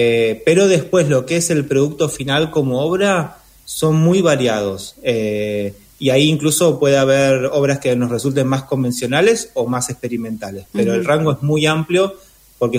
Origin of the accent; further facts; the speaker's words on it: La Plata, Buenos Aires Province, Argentina; Yo soy de La Plata